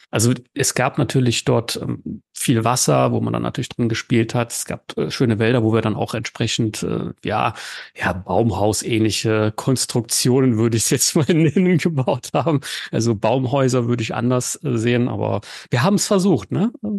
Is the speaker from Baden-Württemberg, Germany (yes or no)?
no; Heinsberg, North Rhine-Westphalia, Germany; now in Aachen, Germany; Hier in Aachen, also da, wo ich herkomme, nähe Aachen, bin ich aufgewachsen. Heinsberg ist so ein kleines Dörfchen. Inzwischen wohne ich in Aachen seit 7 Jahren.